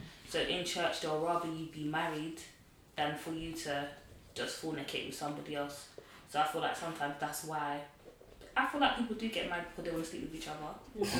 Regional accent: Nigeria; Like I'm Nigerian

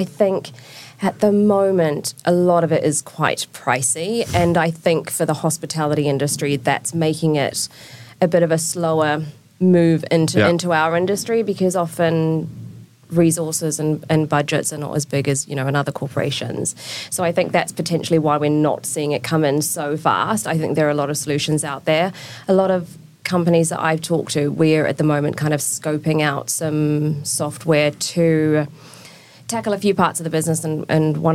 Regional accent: New Zealand; Yes, I am from New Zealand.

